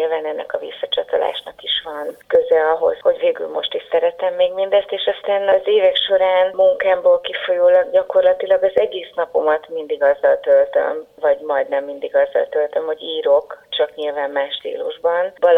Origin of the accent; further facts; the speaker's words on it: Zalaegerszeg, Zala, Hungary; also born or lived in Nagykanizsa, Hungary; Én Nagykanizsán születtem. Életem első 3 évében a családom ott is élt. Tehát az én életem úgy indult, hogy nagykanizsai leszek. Aztán végül mégsem úgy alakult, mert hogy a szüleim elköltöztek Zalaegerszegre.